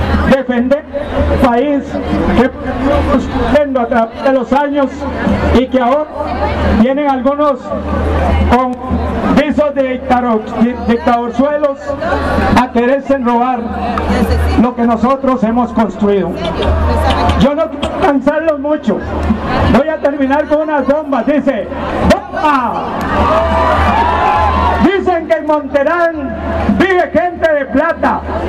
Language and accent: Spanish; Costa Rica; estamos aquí porque como costarricenses defendemos la institucionalidad pública